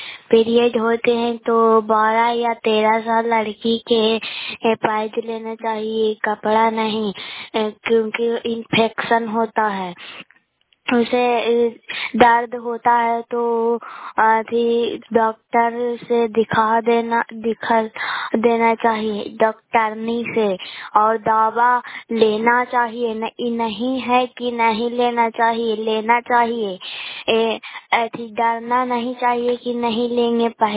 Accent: Bihar, India; मैं नालंदा जिला की रहने वाली हूँ, मैं गुड़ापुर पंचायत से बोल रहे हैं।

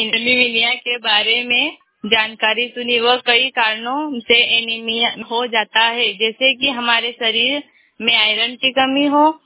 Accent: Roshanhar, India; मैं ग्राम रोशनहार से हूँ।

